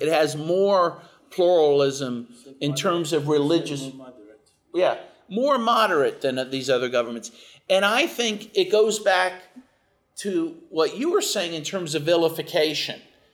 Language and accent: English; United States; But on the other hand, as an American, I see my main job is to stop the war.